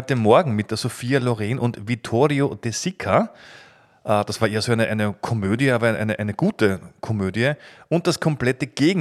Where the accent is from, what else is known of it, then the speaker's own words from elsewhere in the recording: Vienna, Austria; Und ich war mein ganzes Leben noch nie als Ostösterreicher, als Wiener, noch nie in Turin.